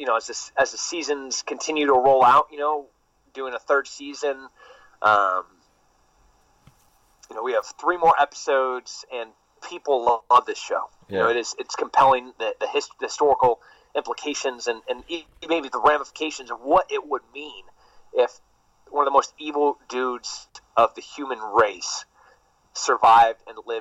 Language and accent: English; California, United States; Like I said, I grew up in the Central Coast. You know, it's rural, and we talk things out sometimes.